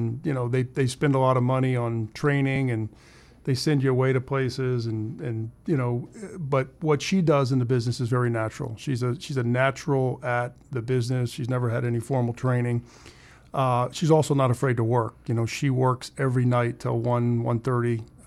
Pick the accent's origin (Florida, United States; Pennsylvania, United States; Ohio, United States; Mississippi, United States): Florida, United States; Miami; Both natives. Yep. Yeah. I've been here since 1962. Grew up on Key Biscayne. From 62 to 82. Went away to college. Came back and moved into Coral Gables, and have been there ever since.